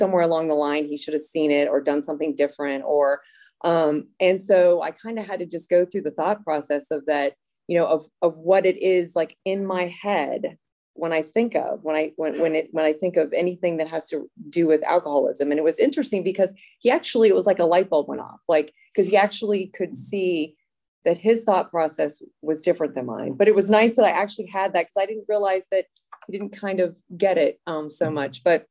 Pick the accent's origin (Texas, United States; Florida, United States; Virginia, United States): Virginia, United States; But I grew up in Northern Virginia, not far from here, and most of my life.